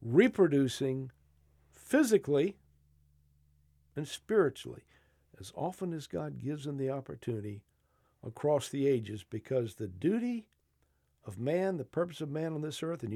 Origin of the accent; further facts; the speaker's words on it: Macon, Georgia, United States; And I come from Macon, Georgia, and my dad had was part of four sons, and they were all in the military.